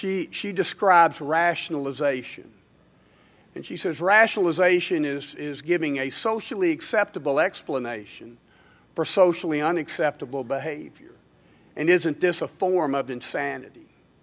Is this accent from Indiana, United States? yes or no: no; Smyrna, Tennessee, United States; I grew up in Smyrna, Tennessee, small town, good family, you know, middle class family